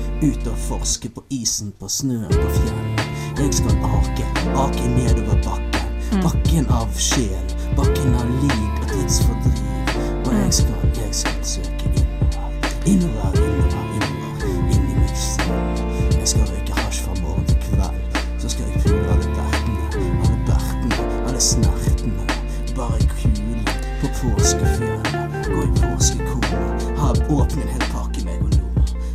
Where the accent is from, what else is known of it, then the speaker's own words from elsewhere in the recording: Bergen, Vestland, Norway; Jeg er jo fra Bergen